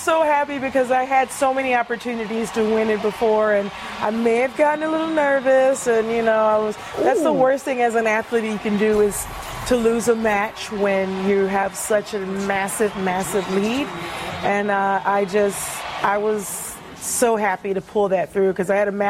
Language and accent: English; United States; just being an American and as a tennis player, we travel all around the world. So to be able to come and play a Grand Slam in your home country